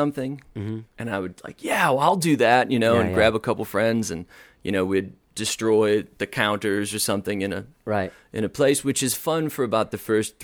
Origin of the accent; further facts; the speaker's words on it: Boston, Massachusetts, United States; Yeah, I grew up on the South Shore.